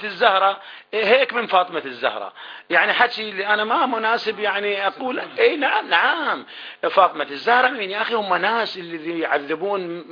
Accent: Khorramshahr, Khuzestan, Iran; now in Ahvaz, Iran; تم الغاء القبض علي انا مدينتي المحمره، كنت هارب من انا ساكن بالاحواز وكنت هارب في مدينه المحمره

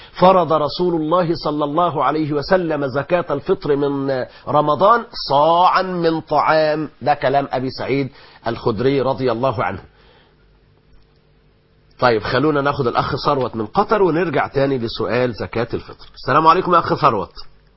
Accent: Egypt; إحنا عندنا في مصر

